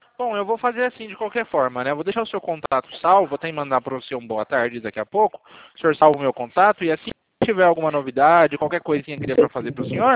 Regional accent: São Roque, São Paulo, Brazil; A gente é de São Roque, São Paulo.

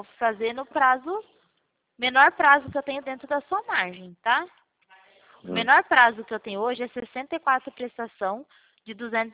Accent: Pirassununga, São Paulo, Brazil; eu sou de Pirassununga

